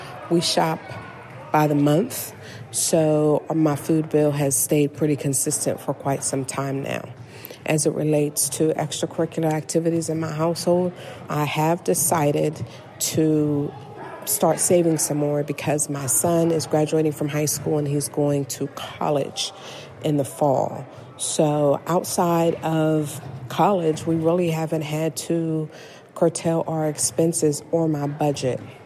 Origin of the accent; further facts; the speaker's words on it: Short Pump, Virginia, United States; I'm from Short Pump, Virginia.